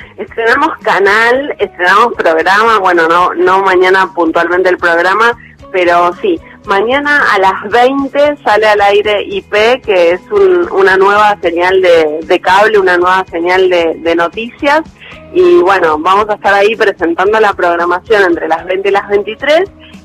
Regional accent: Lomas de Zamora, Buenos Aires Province, Argentina; mis primeros recuerdos de la radio en mi casa, en la infancia, en Lomas, yo nací y crecí en Lomas de Zamora, la radio estaba prendida todo el día

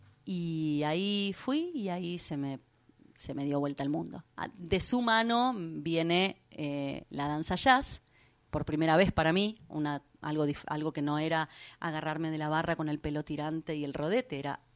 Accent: La Lucila, Buenos Aires Province, Argentina; de chiquita yo vivía en La Lucila, así que mi formación original no me permitía viajar al centro porque iba a la escuela en La Lucila y bueno, toda mi vida allá por Zona Norte.

